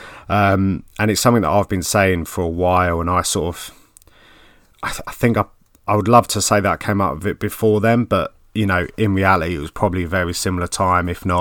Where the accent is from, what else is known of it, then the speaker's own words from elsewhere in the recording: East of England, United Kingdom; accent: Essex; don't say my Goppin Essex accent because you're stuck with that.